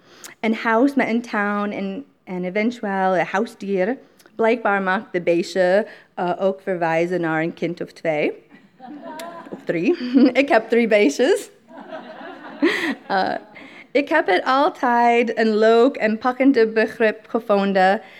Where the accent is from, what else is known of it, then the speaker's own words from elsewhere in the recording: Dubuque, Iowa, United States; Dutch is a second language; now in Netherlands; Ik ben geboren en getogen in Dubuque, Iowa. Aan de bekende rivier de Mississippi in de staat Iowa. Dubuque wordt in de omstreking ook wel eens kleine Rome genoemd, omdat het zo katholiek is.